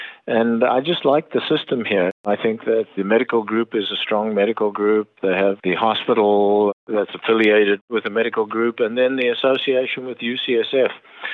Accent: South Africa; accent: South African; now in United States; So my accent is from South Africa. I went to medical school in Johannesburg.

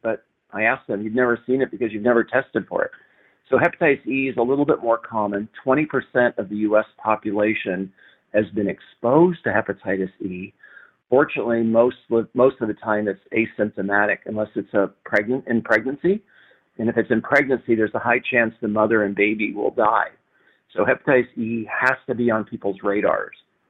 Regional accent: Kansas, United States; I am an optimist. I'm from Kansas.

